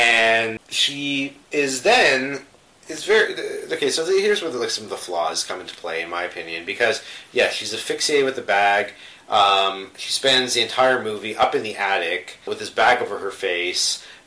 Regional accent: Canada; Because we're Canadian

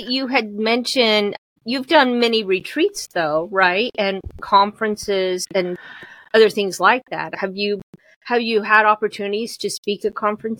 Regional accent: Ohio, United States; I'm from Northern Ohio, even though I don't sound like I'm from Northern Ohio.

